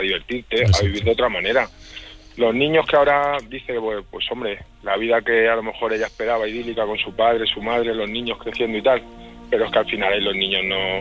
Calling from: Toledo, Castilla-La Mancha, Spain; Yo correspondo desde Toledo, pero fíjate qué casualidades que vengo de viaje de Extremadura.

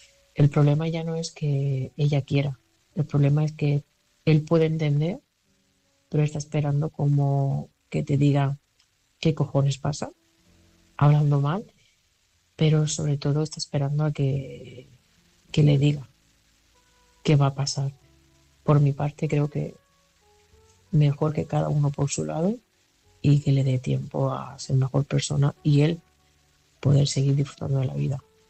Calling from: Barcelona, Catalonia, Spain; de Barcelona

